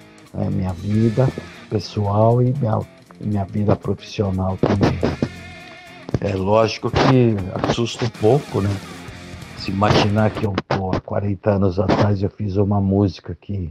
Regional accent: São Paulo, Brazil; Nós somos da Zona Oeste de São Paulo, da Pompeia, onde também surgiu os

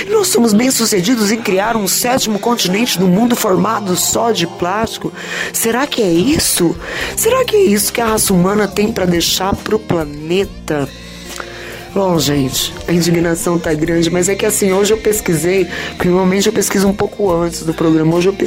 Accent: Cruzeiro do Oeste, Paraná, Brazil; now in Umuarama, Brazil; eu aqui em Moarama, imagina, eu não sou nem de Moarama, eu sou de Cruzeiro do Oeste, uma cidadezinha de 20 mil habitantes no interior do Paraná, quase Paraguai.

